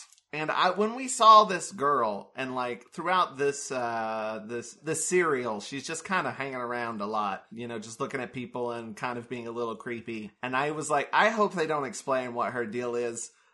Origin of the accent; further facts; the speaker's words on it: United States; Yeah, I'm too American for that.